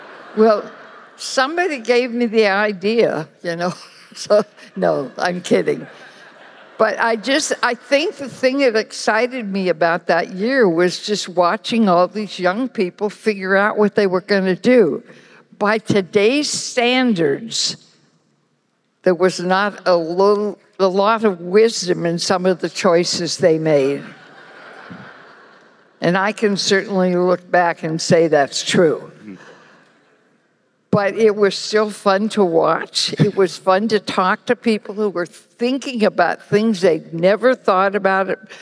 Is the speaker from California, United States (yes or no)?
no; Sheridan, Oregon, United States; I grew up in Yamhill County in a very big town called Sheridan